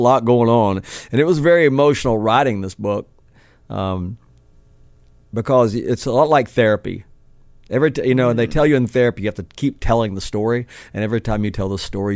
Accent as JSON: {"language": "English", "town": "Knoxville", "region": "Tennessee", "country": "United States", "tie": "born or raised there", "said": "I've got four guys that I grew up with in Knoxville and in Union County, Tennessee."}